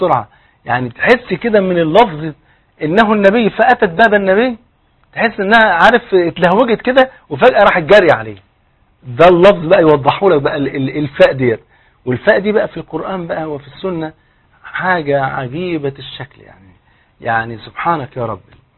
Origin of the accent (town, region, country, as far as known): Egypt